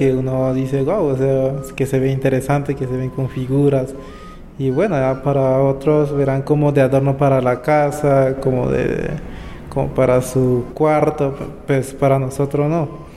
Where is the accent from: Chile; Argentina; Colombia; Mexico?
Colombia; Sogrome, Magdalena; soy de la Sierra Nevada de Santa Marta, nacido en 2003 en Sogrome, un pueblo que queda de Chemezquemeina como a 6 horas. Cerca de Ayupar